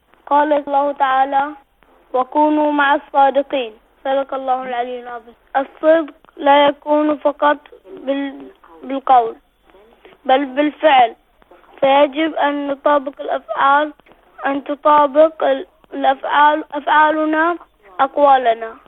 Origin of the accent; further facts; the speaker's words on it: Bahrain; من البحرين.